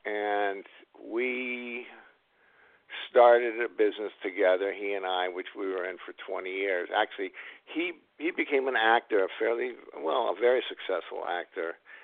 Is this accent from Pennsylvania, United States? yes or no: no; Torrance, California, United States; also born or lived in Los Angeles; now in Hermosa Beach, United States; I grew up in Los Angeles proper, and then I moved to Torrance when I was about 8 years old.